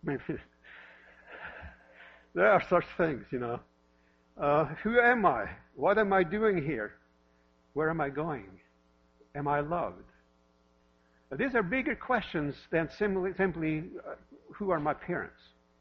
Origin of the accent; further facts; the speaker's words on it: Norway; now in Park City, United States; I'm the pastor for this church. I'm originally from Norway, and I live here in Park City with my wife.